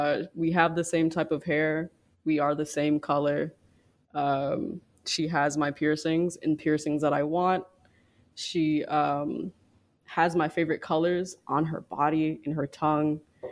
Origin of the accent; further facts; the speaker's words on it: Kansas City, Missouri, United States; I'm from Kansas City, born, red, braid, all that. I've been here, Midwest.